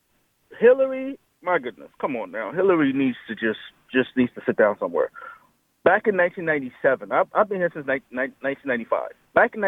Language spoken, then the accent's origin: English; Nigeria; moved away; I myself am an immigrant. And I came here legally from Nigeria, had to stand in line for about 7 years before I got even my visa